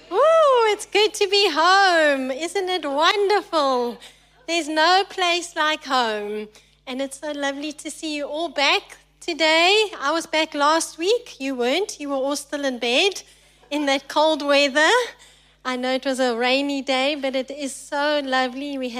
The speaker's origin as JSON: {"language": "English", "country": "South Africa", "said": "I'm proudly South African."}